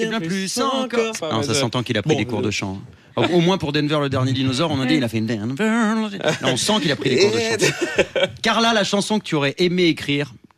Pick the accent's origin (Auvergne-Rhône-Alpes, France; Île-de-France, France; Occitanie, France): Île-de-France, France; Courcouronnes; born there; Né le 19 juin 1992 à Courcouronnes, dans l'Essonne. Yo, spécial dédicace, l'Essonne, je suis né dans l'Essonne.